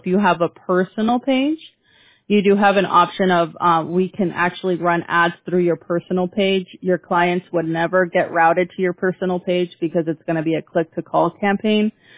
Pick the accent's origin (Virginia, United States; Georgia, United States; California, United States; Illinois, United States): California, United States; I'm from California, Orange County.